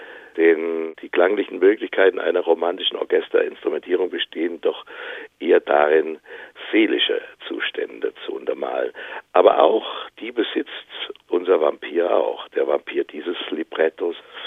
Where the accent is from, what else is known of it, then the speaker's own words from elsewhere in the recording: Southwest Germany, Germany; welche Komponisten im südwestdeutschen Raum, das ist ja meine Heimat und meine Wirkungsstätte